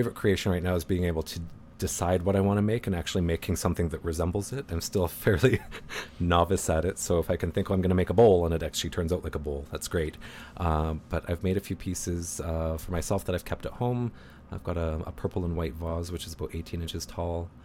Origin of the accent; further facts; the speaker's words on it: Vancouver, British Columbia, Canada; When I grew up in Vancouver